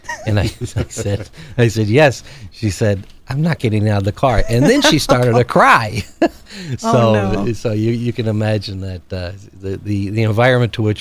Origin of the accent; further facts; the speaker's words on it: Dunmore, Pennsylvania, United States; Well, I was born and raised in Dunmore. My family comes from South Scranton. For over 100 years, my family has lived there and continues to live there. I'm a graduate of Dunmore High School